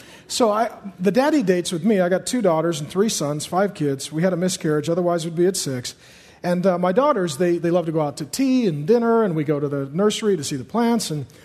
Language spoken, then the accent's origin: English; Seattle, Washington, United States; I grew up in Seattle having sex with my girlfriend, not knowing what I was going to study in college, and no real plan.